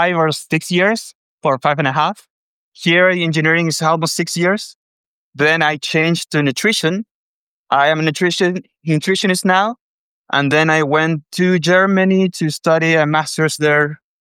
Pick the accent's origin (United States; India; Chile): Chile; English is a second language; I'm Chilean. I'm from South America. Sorry for the accent.